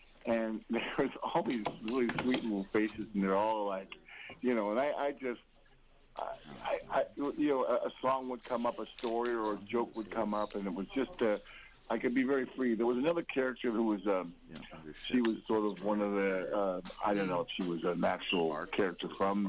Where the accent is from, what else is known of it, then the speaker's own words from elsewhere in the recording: United States; now in Canada; Just as a black actor, I'm actually an American, permanent resident here in Canada